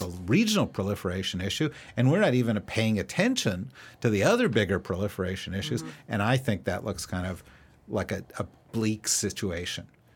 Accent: New Jersey, United States; And look, I'm from New Jersey. That's the kind of language I understand.

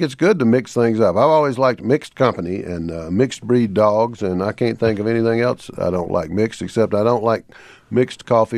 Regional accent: the South, United States; one great thing about being a Southerner living in the North is that nobody keeps track of whether you're going to church or not.

